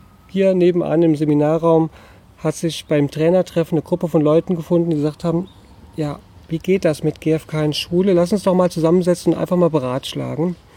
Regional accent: Rhineland-Palatinate, Germany; im Hunsrück, in meiner Heimat

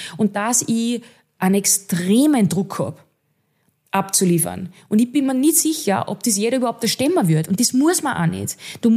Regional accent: Austria; das ist einfach das System bei uns in Österreich oder generell geschuldet

